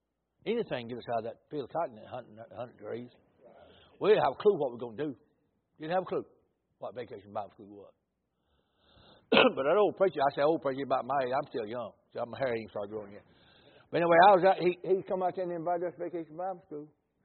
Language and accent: English; Batesville, Mississippi, United States; I'm from Batesville, Mississippi area, down about an hour south of Memphis.